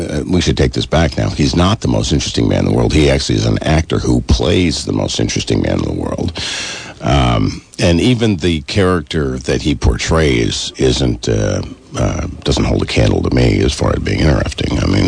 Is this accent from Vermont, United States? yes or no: yes; Vermont, United States; And I said, I'm from Vermont. I kill things and eat things. That's what we do here.